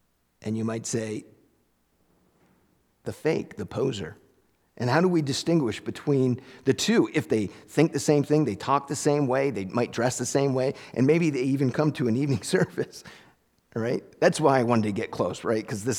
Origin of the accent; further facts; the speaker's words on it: Lincoln, Vermont, United States; I was driving through Lincoln in my hometown, and a lady had put a sign out in front of her house